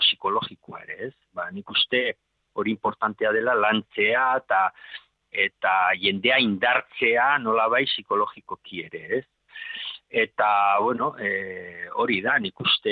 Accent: Pamplona, Navarre, Spain; bueno, ni Iruñakoa naiz

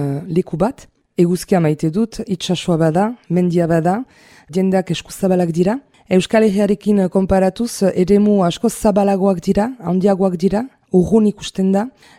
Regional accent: Bayonne, Nouvelle-Aquitaine, France; Basque is a second language; Baionakoa naiz. Eta berrogeita lau urte ditut. Baionan sortu, euskara ikasi

